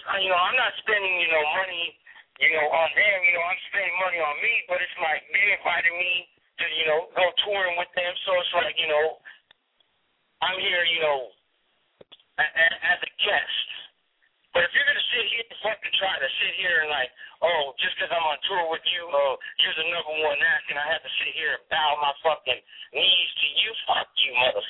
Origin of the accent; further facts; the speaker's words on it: West Coast, United States; People, I guess they talk to me because I'm from the West Coast and blah, blah, blah, blah.